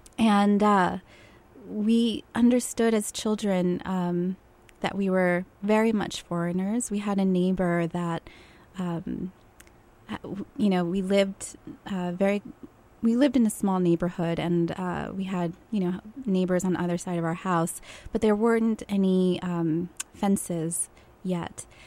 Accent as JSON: {"language": "English", "country": "Mexico", "second_language": "English", "said": "moved into a house. And the other Mexican family lived in a trailer. And when we started school, I didn't speak any English."}